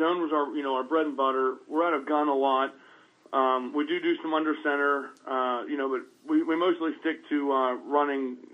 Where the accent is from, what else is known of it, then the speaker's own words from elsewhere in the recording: Pennsylvania, United States; Well, I grew up here in Pennsylvania, in southwestern Pennsylvania. And, you know, I'm just a blue-collar guy who grew up wrestling and playing football.